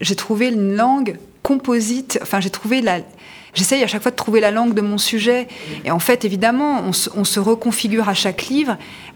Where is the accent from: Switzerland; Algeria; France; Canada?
France; Le Havre, Normandy; also born or lived in Toulon; Le fait que j'ai passé 18 ans au Havre, je suis née à Toulon. Je veux dire, la mer est un espace extrêmement important chez moi, y compris symboliquement, parce que je suis d'une famille où les hommes étaient marins au long cours.